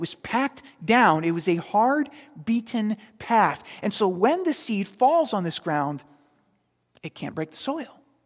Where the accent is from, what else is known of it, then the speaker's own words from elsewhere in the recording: Queens, New York, United States; Maybe I grew up in Queens, and some of you hailing from other places in the city may not have even dirt bed